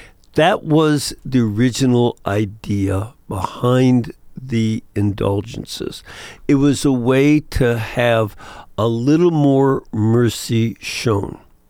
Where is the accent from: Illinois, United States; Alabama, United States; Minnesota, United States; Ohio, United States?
Illinois, United States; Chicago; I'm from Chicago originally.